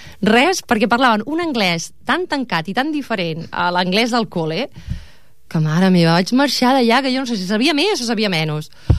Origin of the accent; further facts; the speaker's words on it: Ripollet, Catalonia, Spain; now in Manlleu, Spain; La veritat és que sóc de Ripollet.